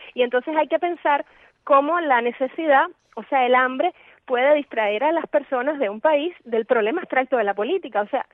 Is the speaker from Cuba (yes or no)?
yes; Cuba